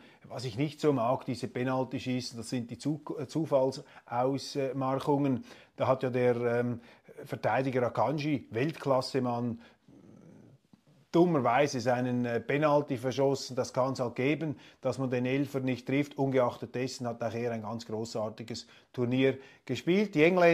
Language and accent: German; Switzerland; für mich als Schweizer, der diese Gegend überhaupt nicht gut kennt